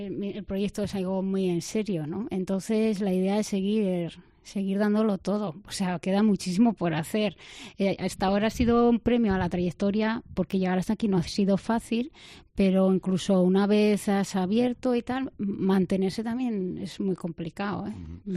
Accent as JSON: {"language": "Spanish", "town": "Peralta", "region": "Navarre", "country": "Spain", "tie": "born or raised there", "said": "Soy de Peralta y, bueno, es un pueblo en el que mucha gente se ha esforzado, ha intentado lanzar un negocio, a algunos les habrá ido mejor, otros peor, pero la verdad es que hay como una trayectoria. Yo he nacido y crecido en ese ambiente"}